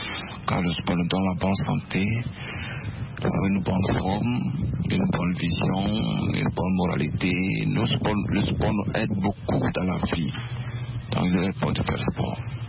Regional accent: Togo; je suis artiste, promoteur, journaliste et entrepreneur. Je suis togolais.

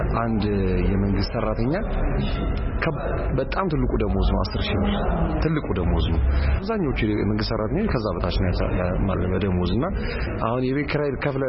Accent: Addis Ababa, Ethiopia; born or raised there

